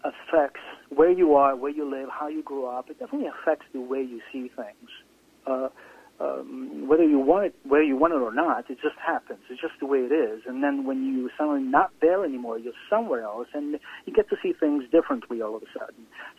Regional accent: Sicily, Italy; growing up in Sicily, you know, especially in the 80s and 90s, you know, during the mafia wars and so forth

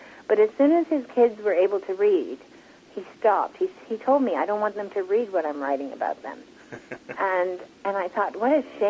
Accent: Montreal, Quebec, Canada; growing up in Montreal in the 60s, I was one of two Asian families at my primary school.

